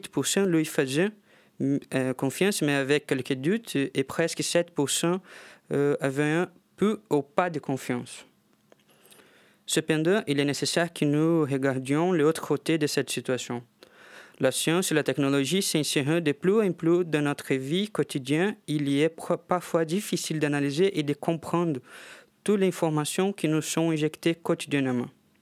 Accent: Brazil; French is a second language; je suis brésilienne, j'ai fait mon double diplôme ici à l'UTC.

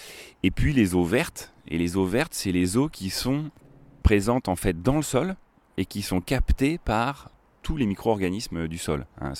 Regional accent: Chédigny, Centre-Val de Loire, France; Alors moi, j'ai grandi donc à Chédigny.

